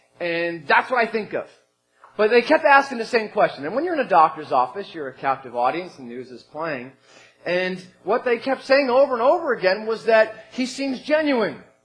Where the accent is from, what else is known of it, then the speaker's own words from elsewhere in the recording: New Jersey, United States; Growing up on the East Coast of New Jersey, I think Atlantic City.